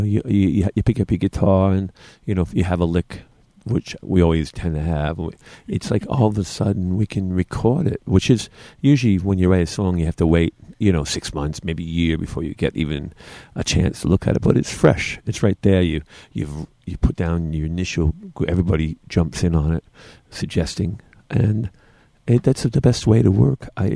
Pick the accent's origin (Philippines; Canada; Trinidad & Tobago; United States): Canada; Hamilton, Ontario; I'm from Hamilton, Ontario, Canada, which is a steel town. And it's right in between between Toronto and Buffalo and Niagara Falls.